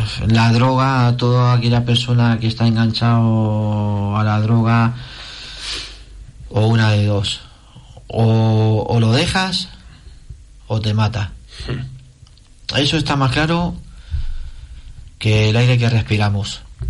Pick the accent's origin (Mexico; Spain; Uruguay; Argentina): Spain; Madrid, Community of Madrid; si yo voy ahora a mi barrio a Madrid, yo nací en Madrid